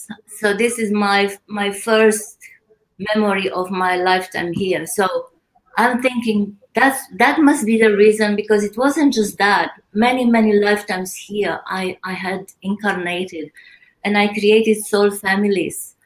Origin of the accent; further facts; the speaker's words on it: Austria; English is a second language; now in Australia; I flew from Austria in Australia, and it was winter.